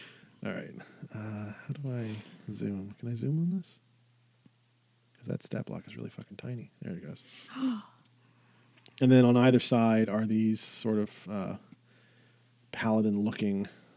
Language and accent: English; Virginia, United States; I'm from Virginia.